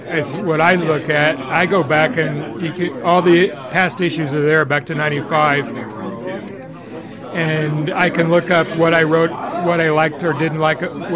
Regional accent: Cairo, Illinois, United States; now in Bloomington, United States; I come from Cairo, Illinois, which is the southern tip of the state.

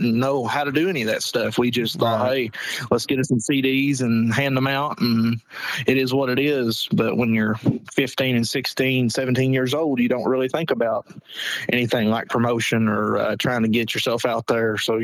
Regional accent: West Liberty, Kentucky, United States; Yes, we're from West Liberty, Kentucky, which is in the eastern part of Kentucky and Morgan County.

